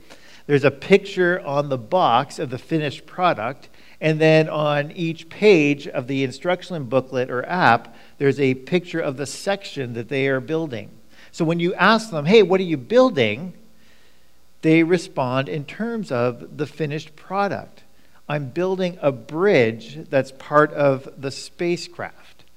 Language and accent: English; Ottawa, Ontario, Canada; when I growing up in Ottawa and I worked in downtown Ottawa